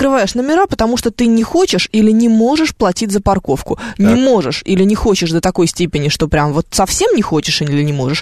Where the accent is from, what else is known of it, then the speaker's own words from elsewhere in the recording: Moscow, Russia; Ну, а я москвич, и у меня одна машина.